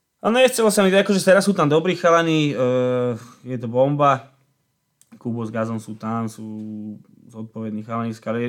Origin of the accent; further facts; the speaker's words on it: Trnava, Trnava Region, Slovakia; to sú legendy u nás v Trnave